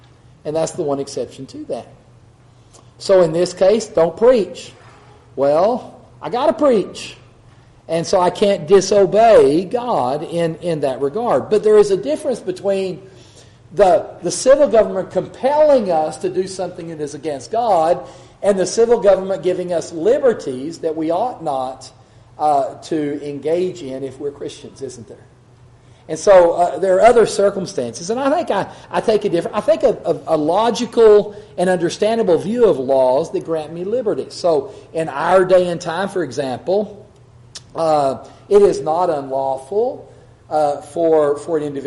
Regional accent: United States; But even though I have the liberty as an American, I'm not compelled.

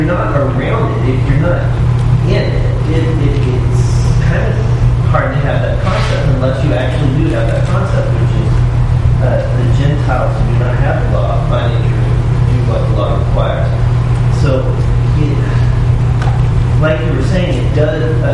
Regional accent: Texas, United States; I live in Texas. I was born and raised in Texas. I don't see me living anywhere else, because Texas is a great place.

